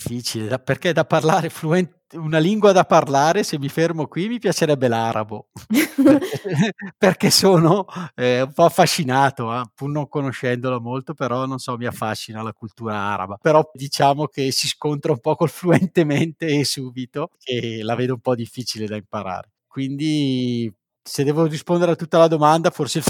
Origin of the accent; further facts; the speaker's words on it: Campania, Italy; born there; ad Avellino, al paese dove sono nato io in provincia di Avellino, dove stai si dice dove sta, dice addo sta.